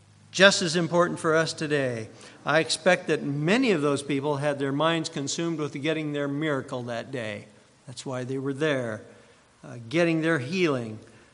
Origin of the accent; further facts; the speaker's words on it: Iowa, United States; also born or lived in Idaho; I came from Iowa in the middle of cornfield country. And I came from Southwick, Idaho in the middle of wheat country.